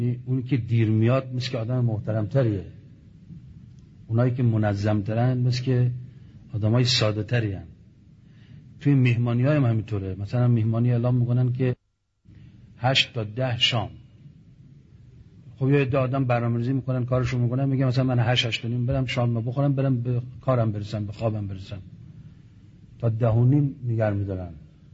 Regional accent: Iran; اونجا در این سمینار ما چون ایرانی هستیم دیگه

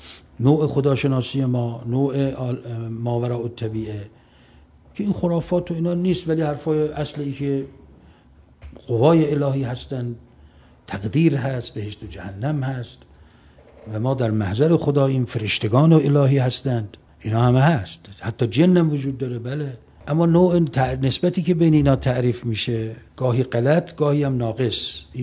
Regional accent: Iran; ما ایرانی هستیم، افتخار میکنیم ایرانی هستیم.

